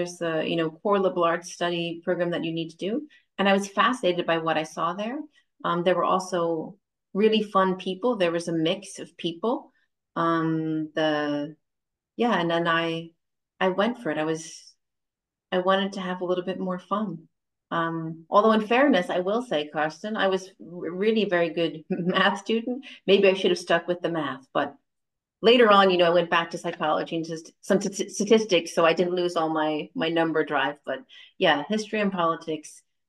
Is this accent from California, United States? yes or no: no; New York, United States; accent: New York; People thought my accent was funny because I was from New York and a lot of people from the South.